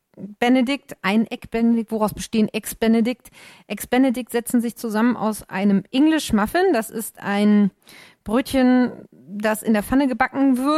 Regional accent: Lower Saxony, Germany; Ich bin ja vom Rand der Lüneburger Heide, da Burgdorfer Land und so.

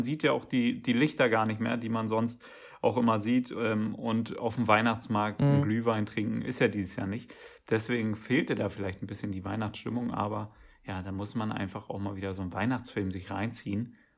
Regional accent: Brandenburg, Germany; Bei uns in Brandenburg, da gab es auch eher so die Märchenfraktion

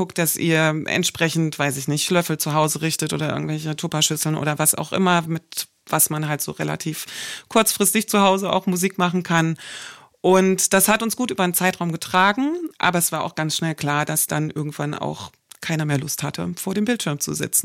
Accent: Southern Germany, Germany; ich komme eigentlich auch aus dem Süden von Deutschland

